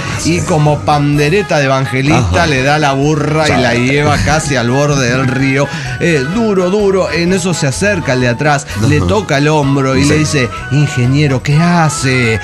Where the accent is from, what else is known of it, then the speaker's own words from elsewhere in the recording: Mexico City, Mexico; de Ciudad de México.